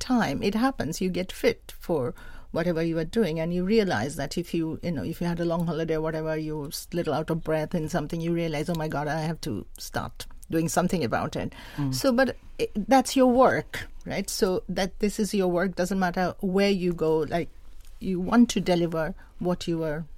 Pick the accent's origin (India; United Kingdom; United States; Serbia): India; I grew up in India. We lived in a very beautiful place where there are lots of trees